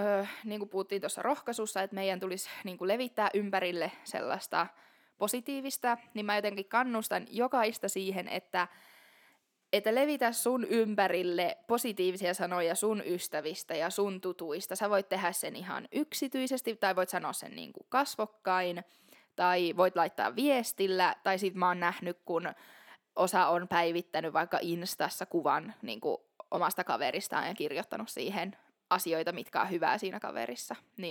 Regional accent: Alajärvi, South Ostrobothnia, Finland; Silloin kun mä olin nuori Alajärvellä helluntaiseurakunnassa

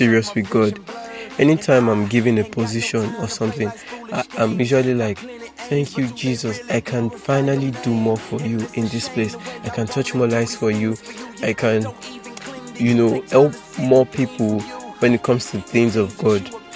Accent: Nigeria; I'm Nigerian, and in a Nigerian home, if you've done something wrong, somebody is definitely going to call your name twice, or maybe three times, or four times

